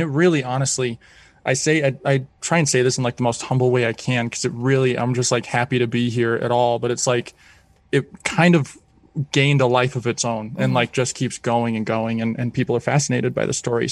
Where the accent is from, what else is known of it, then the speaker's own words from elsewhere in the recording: Colorado, United States; born and raised in Colorado, worked at the Stanley Hotel, was kind of one of their main paranormal people for about 7 years, high school and college age